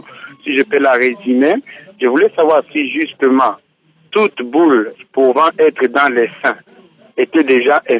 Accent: Kolwezi, Lualaba, DR Congo; Parce qu'ici, chez nous, à Kolwezi

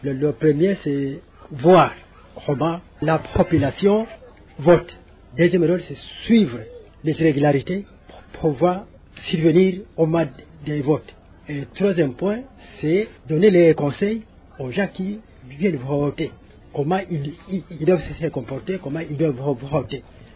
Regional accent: DR Congo; chez nous au Congo, c'est la troisième élection.

